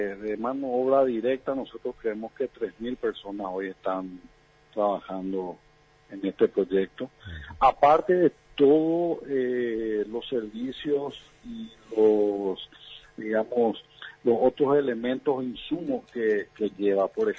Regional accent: Paraguay; eso nos pone contentos como paraguayos y como colaboradores de la asociación

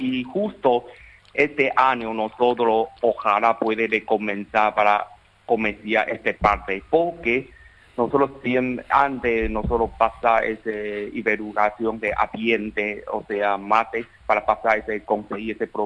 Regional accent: Taiwan; Spanish is a second language; now in Paraguay; yo soy técnico de Taiwán

